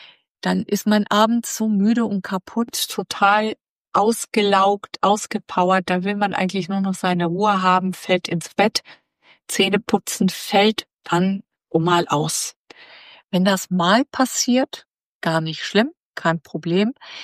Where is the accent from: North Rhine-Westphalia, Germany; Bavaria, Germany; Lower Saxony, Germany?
North Rhine-Westphalia, Germany; Bielefeld; now in Münster, Germany; Geboren und aufgewachsen bin ich in Bielefeld und bin dann zum Studium der Zahnmedizin nach Münster gekommen